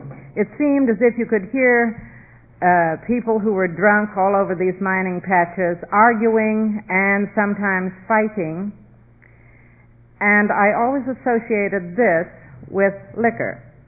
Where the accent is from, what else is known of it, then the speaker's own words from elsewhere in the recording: West Virginia, United States; I come from West Virginia, and I always associated, well, liquor, or we called it whiskey at the time.